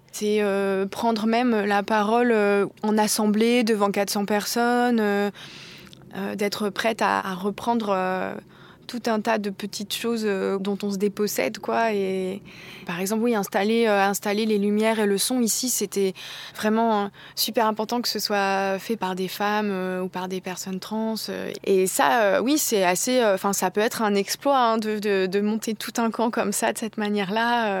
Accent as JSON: {"language": "French", "town": "Équeurdreville", "region": "Normandy", "country": "France", "said": "Moi, je viens du Cotentin, je viens d'Équeurdreville. Enfin, c'est une des villes qui embauche le plus dans le nucléaire. Et je viens donc d'une des régions les plus nucléarisées de France."}